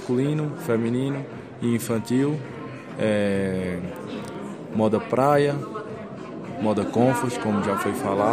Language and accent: Portuguese; Juazeiro do Norte, Ceará, Brazil; viemos de Juazeiro do Norte, Ceará, Brasil.